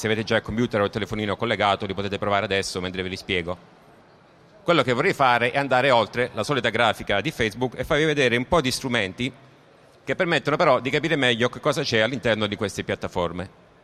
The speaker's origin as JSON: {"language": "Italian", "town": "Pavia", "region": "Lombardy", "country": "Italy", "said": "vengo da Pavia dove mi occupo di ingegneria informatica"}